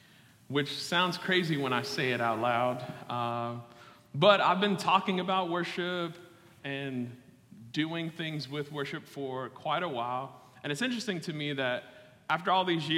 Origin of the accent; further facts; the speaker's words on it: Chicago, Illinois, United States; now in Ohio, United States; I'm from Chicago. I moved to Ohio in 2009.